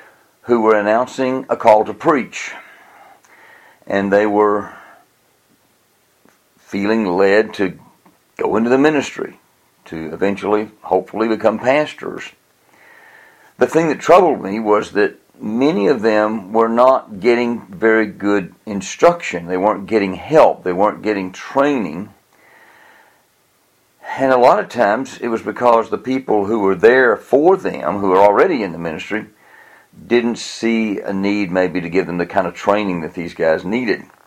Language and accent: English; Tennessee, United States; When Vicki and I moved to East Tennessee, back to my hometown in early 1999